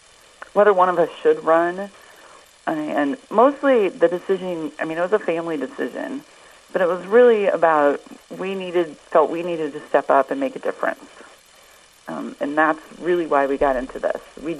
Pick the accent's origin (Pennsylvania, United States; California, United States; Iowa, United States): Iowa, United States; Well, I am from Iowa, so I grew up by Ames. I went to high school at Nevada.